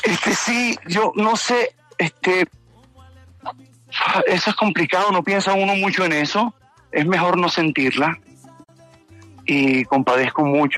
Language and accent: Spanish; Colombia; voy a tocar el tema de mi familia colombiana. Un poco de esas dificultades que tuve en mi país, en momentos muy difíciles en mi país.